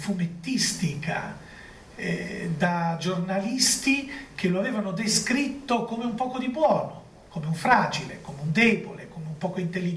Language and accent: Italian; Venice, Veneto, Italy; Io da veneziano vivevo male gli Asburgo, perché Venezia si è sempre sentita colonizzata dagli Asburgo, nonostante parliamo il dialetto simile, il triestino e il veneziano